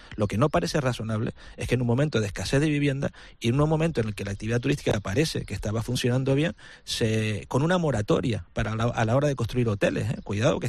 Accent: Canary Islands, Spain; nosotros no somos ni Barcelona, ni somos Venecia, ni somos Hawái. Somos Canarias

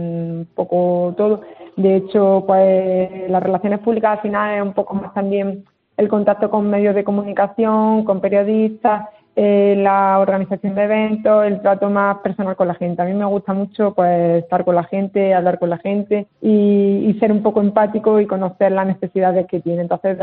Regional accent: Jaén, Andalusia, Spain; al final pues decidí volver a Jaén, que es mi tierra, más cerca de mi familia y de mi gente

